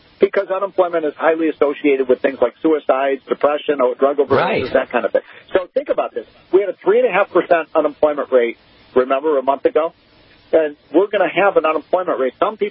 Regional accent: Illinois, United States; I'm from Illinois. They're shutting down the whole state.

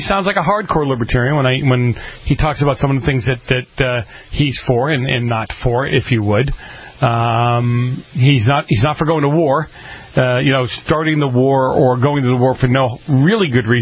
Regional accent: Boston, Massachusetts, United States; I'm from Boston.

